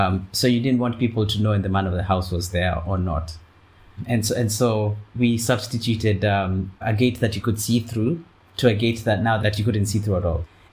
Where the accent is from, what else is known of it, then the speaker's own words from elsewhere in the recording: Nairobi, Kenya; I remember a Nairobi that's significantly different from the Nairobi we have now.